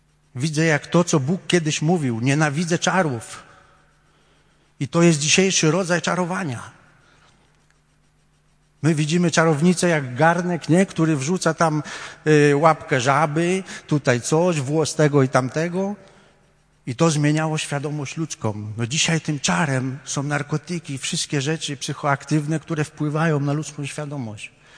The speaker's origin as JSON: {"language": "Polish", "town": "Wrocław", "region": "Lower Silesian Voivodeship", "country": "Poland", "tie": "born or raised there", "said": "choć wychowywałem się pod komendą główną policji tutaj we Wrocławiu"}